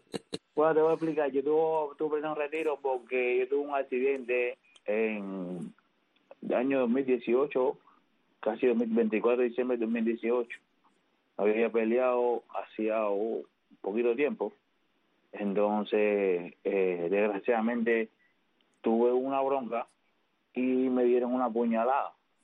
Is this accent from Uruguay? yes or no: no; Dominican Republic; Ya es a Santo Domingo, ya me siento en mi tierra.